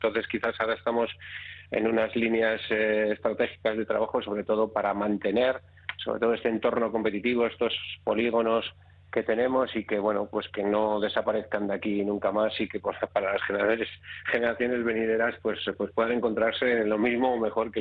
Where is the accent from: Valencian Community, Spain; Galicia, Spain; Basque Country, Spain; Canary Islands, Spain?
Basque Country, Spain; Txorierri; Que nací, vivo y trabajo en Chorierri, ¿no?